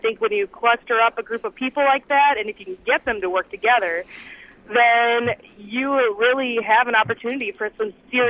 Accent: Ashland, Wisconsin, United States; Well, I'm from Ashland, so I'm going to have to say Ashland. You know, Diamond on the Lake.

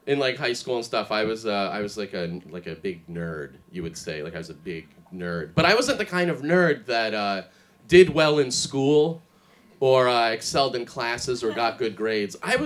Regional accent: Russia; moved away; my thing was that I was an immigrant from Russia and it was the Cold War.

